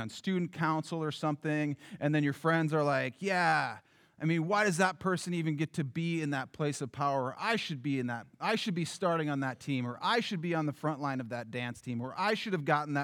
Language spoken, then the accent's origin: English; South Dakota, United States; I grew up in South Dakota, right on the border of South Dakota and Nebraska.